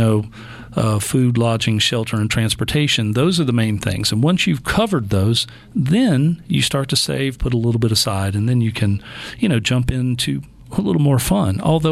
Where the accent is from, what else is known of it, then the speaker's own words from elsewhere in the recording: Mississippi, United States; And I'm old school from the Mississippi Gulf Coast.